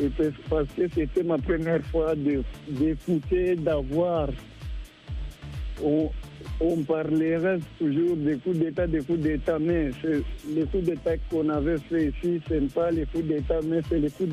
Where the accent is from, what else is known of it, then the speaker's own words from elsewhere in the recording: Burundi; Vous m'avez dit que tu seras juste chez nous au Burundi